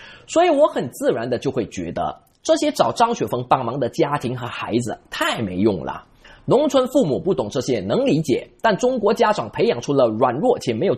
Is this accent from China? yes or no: no; Malaysia; 因为我也不是富裕家庭出身，我来自马来西亚一个小县城，我们镇上唯一的洋餐厅就是一家肯德基。